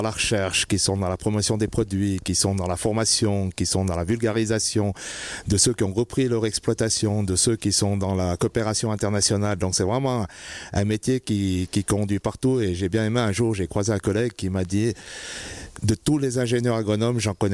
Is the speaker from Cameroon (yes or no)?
no; Centre-Val de Loire, France; Alors, donc moi je viens du centre, comme mon nom et mon accent le trahit.